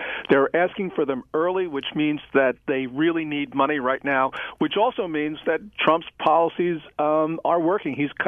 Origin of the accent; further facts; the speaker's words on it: Bedminster, New Jersey, United States; it mentioned my hometown, Bedminster, New Jersey.